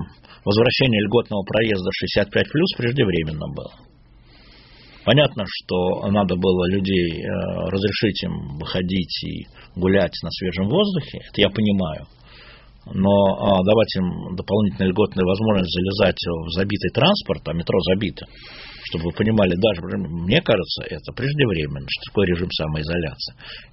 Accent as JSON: {"language": "Russian", "region": "Moscow", "country": "Russia", "said": "я москвич"}